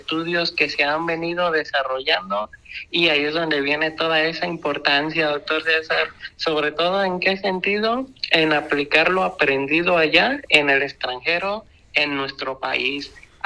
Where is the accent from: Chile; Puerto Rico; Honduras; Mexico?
Mexico; Sahuayo, Michoacán; born there; la región Ciénega de Chapala, Michoacán, en donde se ubica Sahuayo, mi ciudad natal